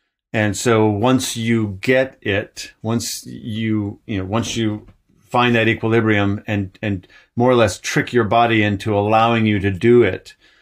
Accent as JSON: {"language": "English", "town": "Ann Arbor", "region": "Michigan", "country": "United States", "tie": "born or raised there", "said": "I grew up in Ann Arbor, Michigan."}